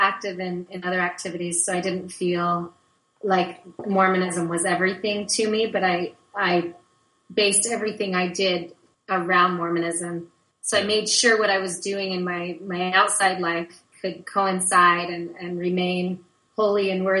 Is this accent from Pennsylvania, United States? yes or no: no; Utah, United States; now in Idaho, United States; No, I actually grew up in Utah, south of Provo.